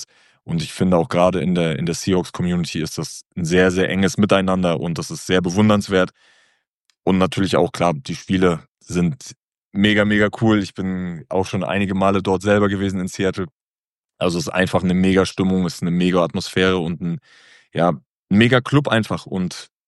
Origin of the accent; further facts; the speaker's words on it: Rostock, Mecklenburg-Vorpommern, Germany; Also gebürtig komme ich eigentlich aus dem Norden der Republik. Bin in Rostock geboren, bin da aufgewachsen, habe da angefangen, Fußball zu spielen. Bin auch da dann zum Profi geworden. Und ja, mittlerweile spiele ich im Heidenheim, also genau im Süden der Republik auch.